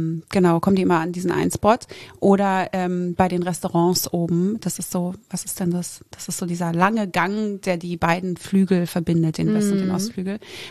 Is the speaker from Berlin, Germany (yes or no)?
yes; Berlin, Germany